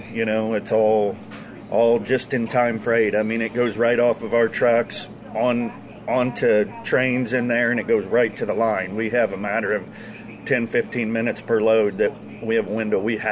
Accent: Illinois, United States; I grew up in Illinois, and my parents moved over here a couple years ago when my dad sold his business.

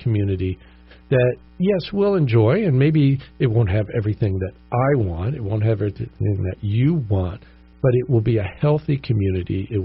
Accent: Woodstock, New York, United States; I grew up in Woodstock, New York.

